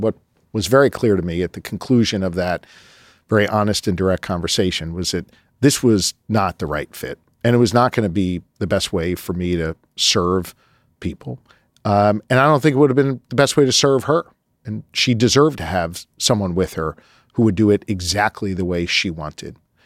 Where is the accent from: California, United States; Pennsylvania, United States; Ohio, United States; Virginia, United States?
Pennsylvania, United States; Philadelphia; I showed up in Philly that night. I announced them to my hometown crowd